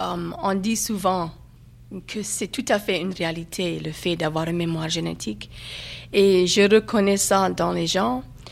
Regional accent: Louisiana, United States; first language French; Moi, j'ai appris le français comme première langue. Chez moi, mes parents étaient récolteurs, assez pauvres, de la campagne. Et puis en plus, ils voulaient absolument que je parle en français. J'ai commencé l'école et puis après, j'ai commencé à apprendre l'anglais.

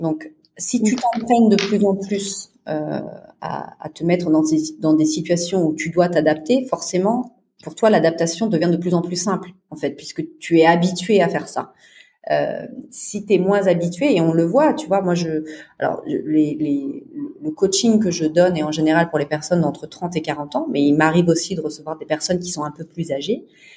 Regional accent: France; moved away as an adult; moi, forcément, j'ai quitté la France pour aller vivre ailleurs.

